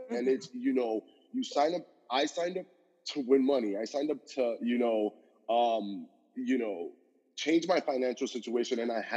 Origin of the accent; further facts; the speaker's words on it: Cuba; first language Spanish; English is a second language; also born or lived in Miami, United States; get this Latin Miami kid out of freaking, literally, from Cuba, legit. Like, I grew up, you know, my first language was Spanish.